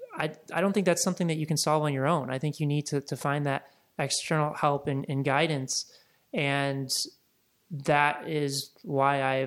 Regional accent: Midwest, United States; also born or lived in Laguna; now in Los Angeles, United States; growing up in the Midwest, and then I lived in Laguna for about 3.5-4 years

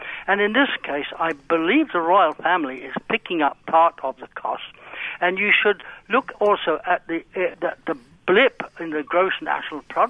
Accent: United Kingdom; now in Canada; I'm a Brit that's living in Canada

